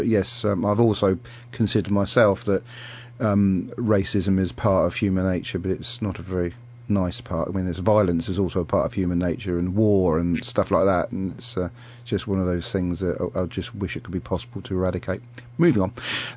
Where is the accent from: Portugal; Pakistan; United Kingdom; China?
United Kingdom; The BBC is an amazing service that we as British people should be proud